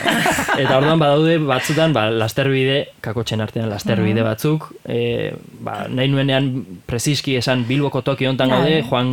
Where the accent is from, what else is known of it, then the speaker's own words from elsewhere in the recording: Irun, Basque Country, Spain; Ni irundarra naiz